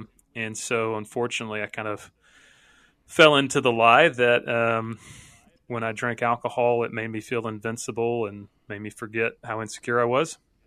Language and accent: English; Georgia, United States; So, man, I'm from Georgia originally. Grew up in church.